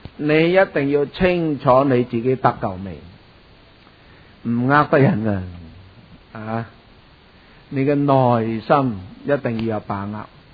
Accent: China; 好似我哋中国人认为孔子系一个好老师啊

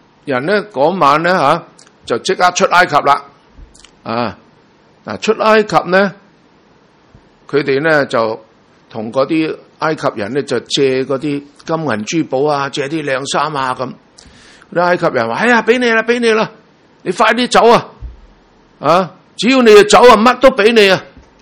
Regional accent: China; 我哋中國人過新年啊有大掃除㗎喎

